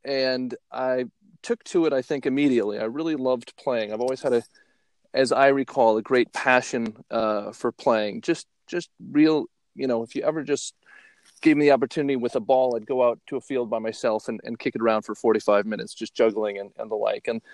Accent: Green Bay, Wisconsin, United States; So I grew up in Green Bay, Wisconsin, back in the 70s.

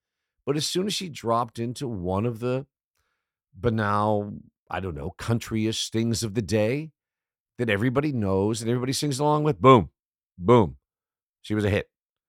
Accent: United States; now in Denmark; Living in Denmark, especially as an American, you know, it's not as hard as people that are here that are from the Middle East or Philippines or Somalia or other places.

